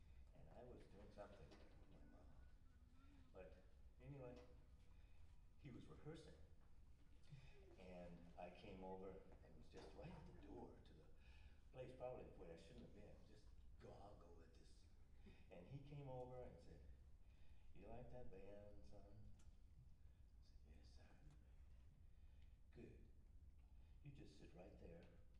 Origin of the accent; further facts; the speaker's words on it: Omaha, Nebraska, United States; a little boy growing up in Omaha, Nebraska.